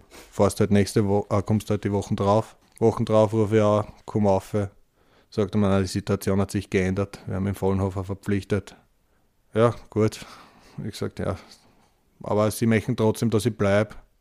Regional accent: Vienna, Austria; Als Wiener

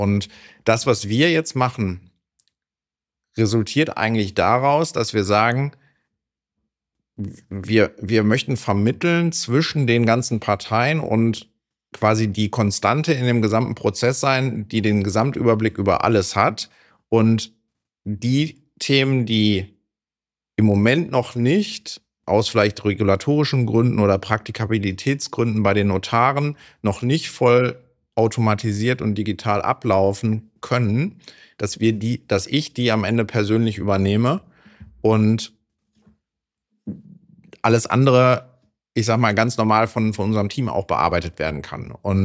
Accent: North Rhine-Westphalia, Germany

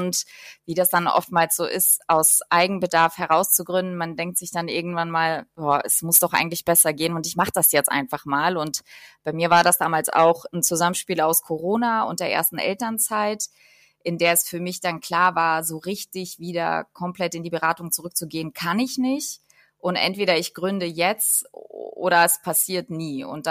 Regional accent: Berlin, Germany; Ich bin Berlinerin und seit kurzem zweifache Mama von zwei kleinen Jungen

